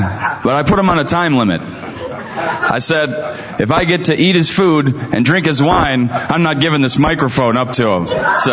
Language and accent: English; Michigan, United States; now in California, United States; So I grew up in Michigan and had several opportunities to get involved in different activities as a young student.